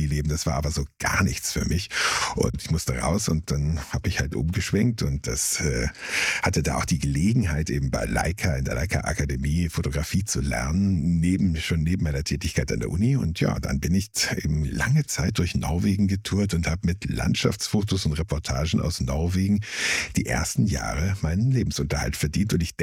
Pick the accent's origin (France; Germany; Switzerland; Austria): Germany; Bavaria; also born or lived in Norway; Also tatsächlich habe ich also die große Teile meiner Kindheit im Berchtesgadener Land verbracht.